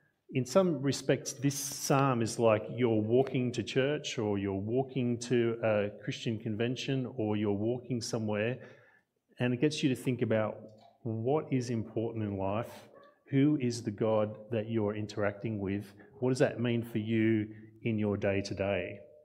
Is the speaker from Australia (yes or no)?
yes; Newcastle, New South Wales, Australia; although I grew up in Newcastle and we always went down to Sydney, which was the capital of New South Wales.